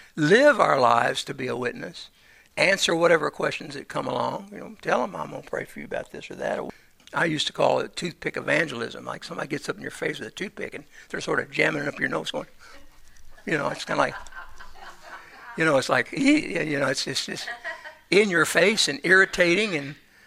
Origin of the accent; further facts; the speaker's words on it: Louisville, Kentucky, United States; born there; also born or lived in Cincinnati; I was born in Louisville, Kentucky, and I went to St. Barnabas School, and then I went off to high school in Cincinnati to study to be a priest, and then I went off to college, and then I came back to Louisville